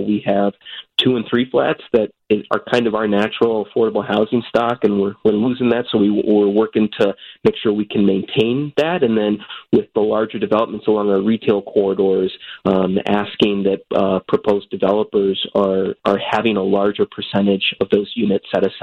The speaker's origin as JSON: {"language": "English", "region": "Arizona", "country": "United States", "tie": "born or raised there", "lives_now": "Chicago, United States", "said": "I was born and raised in Arizona, came out to Northwestern to study jazz as well as political science, met my then girlfriend who's from the Chicago area, and she insisted that we stay, and I was happy to oblige."}